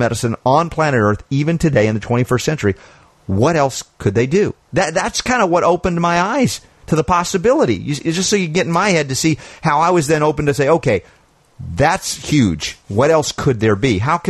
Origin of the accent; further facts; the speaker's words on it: United States; I know much of my young life, Liam, growing up in the United States